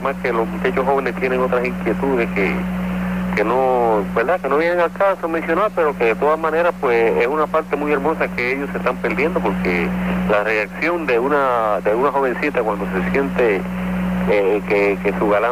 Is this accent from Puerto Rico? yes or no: yes; Puerto Rico; me crié en Sunoco, Villa Palmera.